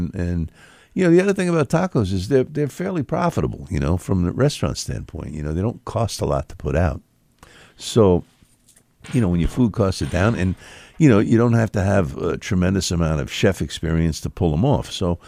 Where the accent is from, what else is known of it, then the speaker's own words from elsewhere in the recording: England, United Kingdom; I like fish and chips. I'm English.